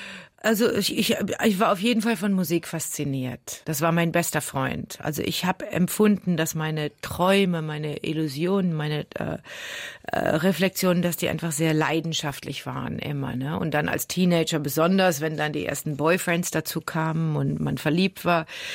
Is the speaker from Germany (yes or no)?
yes; Germany; now in New York, United States; Heimat in dem Sinne, ich komme schon also aus Deutschland.